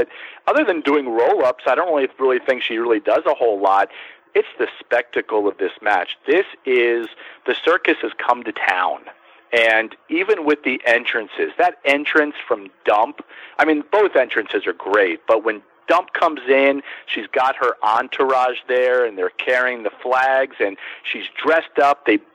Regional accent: Florida, United States; I saw plenty of Dory growing up in Florida.

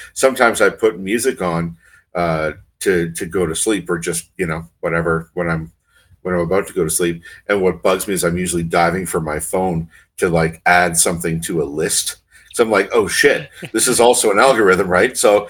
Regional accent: Kapuskasing, Ontario, Canada; I grew up in Kapuskasing. So for any of your listeners who don't know where that is, just look up and, you know, get yourself up to sort of James Bay and then look down, and right where the trees stop, you'll see Kapuskasing, right on the timber line.

